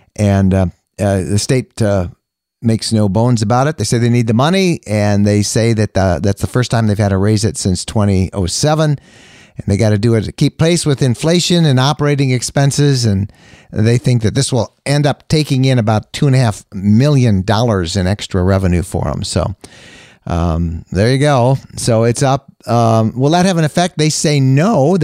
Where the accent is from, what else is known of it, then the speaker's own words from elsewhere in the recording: Michigan, United States; If you're in Michigan, Michigan has some incredible campgrounds. Happens to be my home state